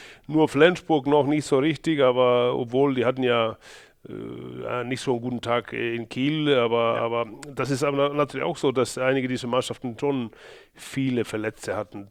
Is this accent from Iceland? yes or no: yes; Iceland; now in Germany; Ja, natürlich bin ich und fühle mich als Isländer, aber wenn man dann auch fast 30 Jahre in dem Land lebt, also in diesem Wahlheimat, was Deutschland für mich ist